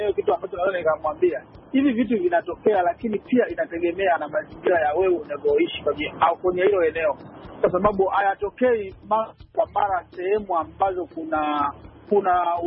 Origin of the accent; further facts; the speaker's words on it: Tanzania; now in United States; maisha niliyokulia kule kwetu Tanzania